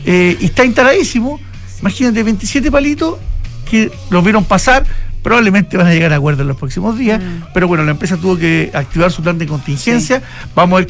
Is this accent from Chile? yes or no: yes; Chile; felizmente soy chileno y voto, sí, aquí